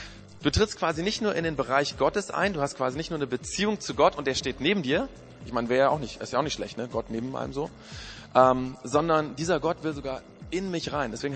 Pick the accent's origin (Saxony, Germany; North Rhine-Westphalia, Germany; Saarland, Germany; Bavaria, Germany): Bavaria, Germany; wo kommst denn du her? Der muss so und so Bayern sagen, ne? Aber ich meine, im Ausland, stimmt, im Ausland muss ich sagen.